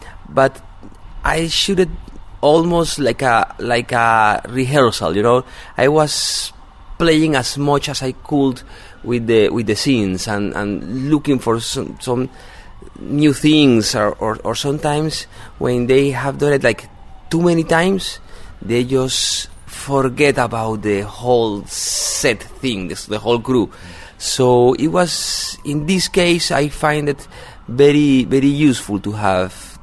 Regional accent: Cartagena, Bolívar, Colombia; Actually, I'm from Cartagena, and Cartagena used to be the boxing capital of Colombia.

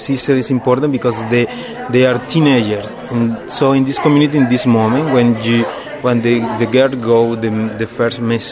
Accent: Barranquilla, Atlántico, Colombia; born there; English is a second language; I was born in Barranquilla, in the north of Colombia.

